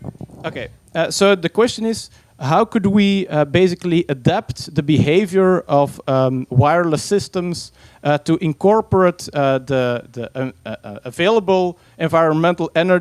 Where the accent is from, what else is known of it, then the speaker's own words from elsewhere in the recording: Belgium; I'm from Belgium, and our nuclear reactors are as stable as the mental state of our politicians